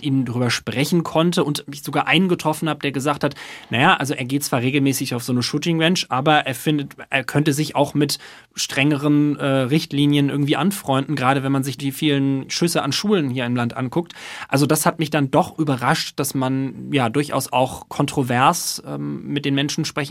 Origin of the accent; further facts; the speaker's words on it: Germany; wo man vorher natürlich als Deutscher schon so Vorurteile im Kopf hat, ne?